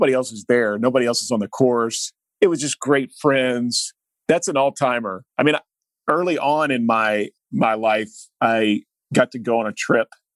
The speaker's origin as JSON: {"language": "English", "region": "Oklahoma", "country": "United States", "said": "We were basically an all-star team from the state of Oklahoma with high school seniors"}